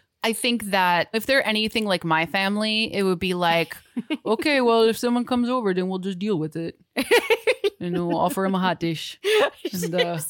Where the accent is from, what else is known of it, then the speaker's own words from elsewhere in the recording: Midwest, United States; And I'm from this area. I'm from the Midwest, and I had never heard of this before.